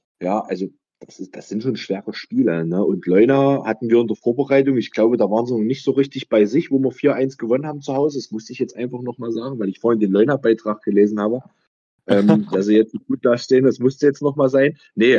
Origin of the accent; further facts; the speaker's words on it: Braunsbedra, Saxony-Anhalt, Germany; wenn ich es jetzt von mir, von meiner Heimat, von Braunsbetra sehe